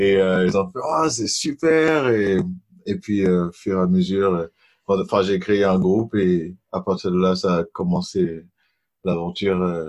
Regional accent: Montfermeil, Île-de-France, France; j'ai grandi, je suis né en France, je suis né dans un coin qui est pas très connu, je crois, c'est dans le 93, je suis né à Montfermeil, c'est dans le ghetto de... j'ai grandi, la plupart du temps, j'ai grandi en France

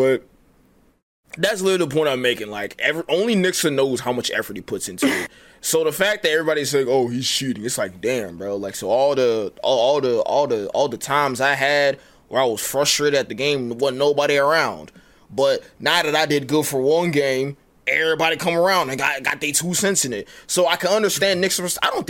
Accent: Nigeria; Even though I'm Nigerian, I could say that.

